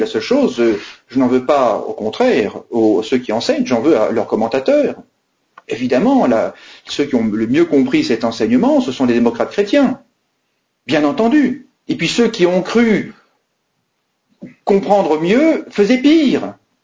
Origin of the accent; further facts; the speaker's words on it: France; ça c'est toute autre chose, nous sommes français.